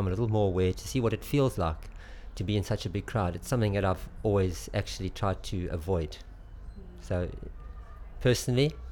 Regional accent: South Africa; now in Market Lavington, United Kingdom; I was born on 30th of October 1961. I come from South Africa but currently living in Market Lavington, Wiltshire. Near a town of Devizes.

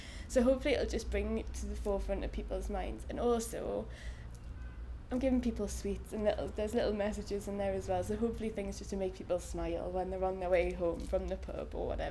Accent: Newcastle upon Tyne, North East England, United Kingdom; I'm 26 and I come from Newcastle upon Tyne.

